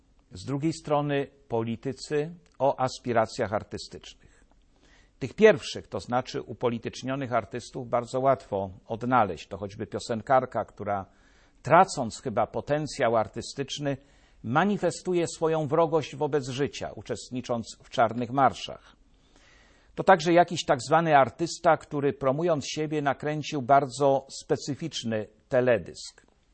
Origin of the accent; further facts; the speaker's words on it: Jelenia Góra, Lower Silesian Voivodeship, Poland; Prezydent mojego rodzinnego miasta, Jeleniej Góry